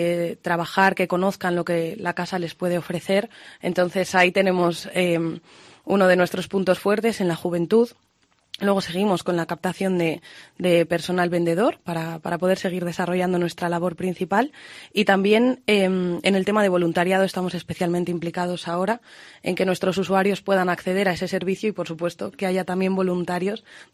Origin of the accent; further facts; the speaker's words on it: León, Castile and León, Spain; Sí, soy de León. Casualidades de la vida, pues mira, volví.